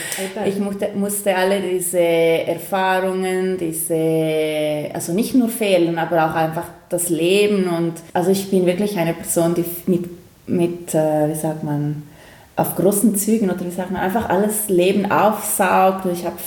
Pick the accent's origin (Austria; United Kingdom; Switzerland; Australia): Switzerland; Ticino; also ich bin ja hier im Tessin aufgewachsen und ich bin wirklich schon so in einem Dörfchen mit Natur